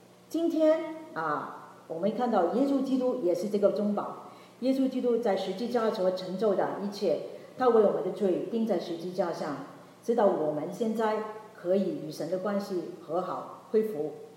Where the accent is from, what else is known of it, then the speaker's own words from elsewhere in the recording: China; moved away; 我们从中国移民到过来这里